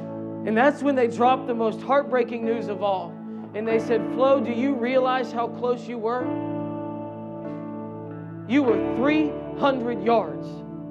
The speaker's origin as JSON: {"language": "English", "region": "Georgia", "country": "United States", "accent": "Southern", "said": "I almost said it like my southern accent, a little Georgia coming out."}